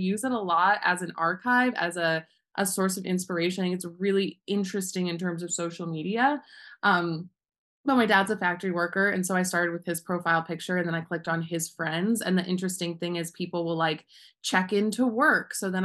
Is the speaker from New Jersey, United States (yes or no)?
no; Ohio, United States; now in Tucson, United States; I'm an artist and educator currently living in Tucson, Arizona, but I'm from rural Ohio. So I grew up in the Rust Belt